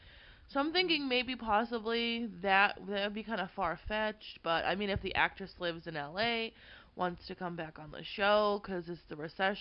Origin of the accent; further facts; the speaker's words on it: Massachusetts, United States; I mean, we're from Massachusetts. I've been to Gloucester 1,000 times.